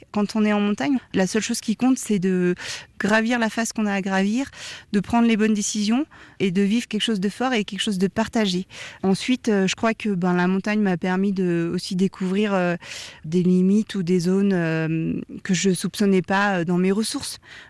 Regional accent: Bourg-Saint-Maurice, Auvergne-Rhône-Alpes, France; born there; Je suis née en montagne, à Bourg-Saint-Maurice-les-Arcs. J'ai un grand-père qui faisait du fromage de chèvre et qui était tous les étés en alpage. Et j'ai passé tous mes étés en alpage et j'ai toujours aimé la montagne.

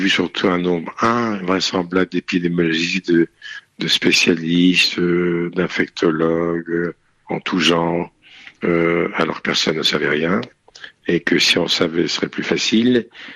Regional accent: Normandy, France; J'ai grandi dans le milieu médical et j'ai vu quand j'étais gamin les dégâts dans la France profonde de Normandie des années 50-60

